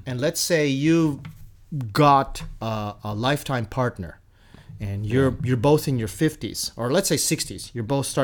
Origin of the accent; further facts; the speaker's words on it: Canada; I completely disagree with this as a Canadian looking across the border